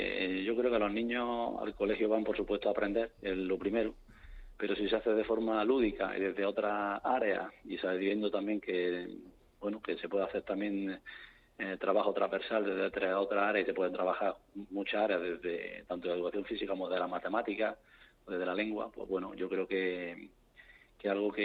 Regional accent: Andalusia, Spain; pues ya precisamente en mi tierra, en Andalucía

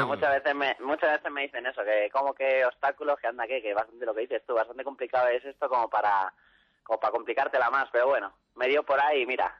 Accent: Rivas-Vaciamadrid, Community of Madrid, Spain; Yo soy aquí de Rivas

